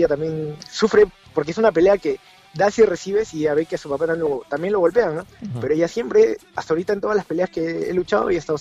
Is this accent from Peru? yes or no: yes; Peru; moved away; yo soy el único latino peruano que va a estar en ese evento.